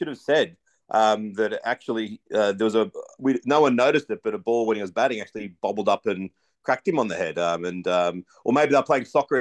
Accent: Australia; And again, I'm not saying that as an Australian.

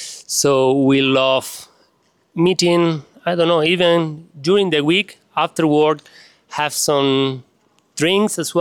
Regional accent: Granada, Andalusia, Spain; English is a second language; also born or lived in Australia; now in Barcelona, Spain; But I'm origin from Granada, a small city in Andalusia

